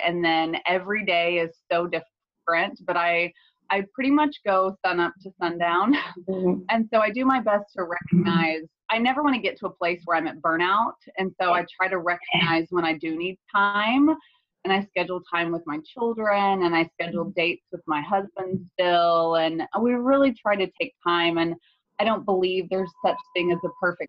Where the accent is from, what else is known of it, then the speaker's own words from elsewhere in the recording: Oklahoma, United States; And so I own a salon, a very successful salon in my home state of Oklahoma.